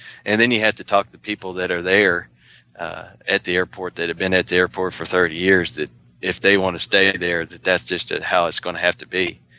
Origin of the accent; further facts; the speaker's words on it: Arkansas, United States; all the crop dusters I grew up with in Arkansas.